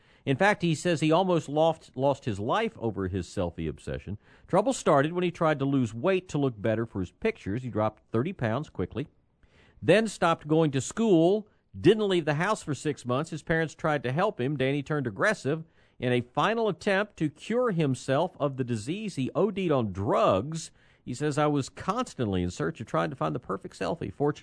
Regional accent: San Antonio, Texas, United States; Growing up in San Antonio, that was a vacation for us.

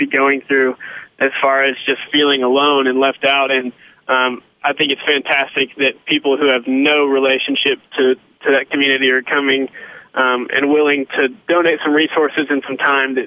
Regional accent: Lorena, Texas, United States; My hometown is actually Larina, Texas, which is just a few miles away from West.

